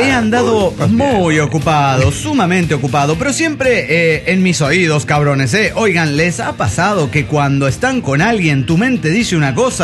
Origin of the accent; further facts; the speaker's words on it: León, Guanajuato, Mexico; de León, Guanajuato, México.